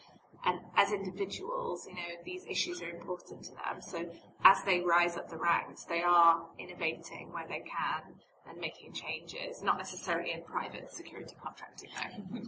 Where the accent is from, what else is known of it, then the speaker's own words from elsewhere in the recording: United Kingdom; accent: English; because I still have my English accent, and you know, I managed to slip by certain things.